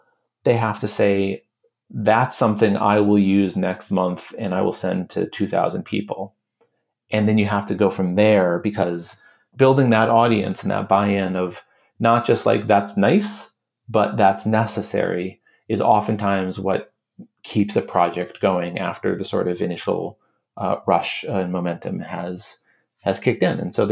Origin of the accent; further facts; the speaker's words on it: Milwaukee, Wisconsin, United States; I grew up in Milwaukee, Wisconsin. I was a child of two public educators who cared a lot about the public education system.